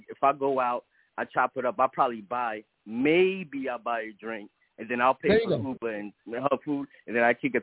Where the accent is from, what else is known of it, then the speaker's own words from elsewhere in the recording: New York, United States; I'm from New York, yo.